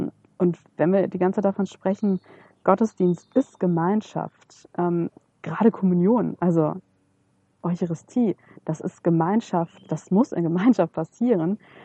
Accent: Italy; ich bin Italienerin, für uns ist dieses Miteinandersein, dieses am Tisch sitzen, in einem Raum sein, reden miteinander, das ist ganz existenziell

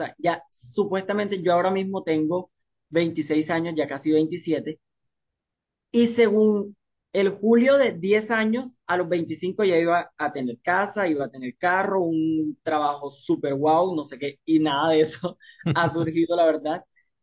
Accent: San Onofre, Sucre, Colombia; Mi infancia en San Onofre, rodeada de toda mi familia materna

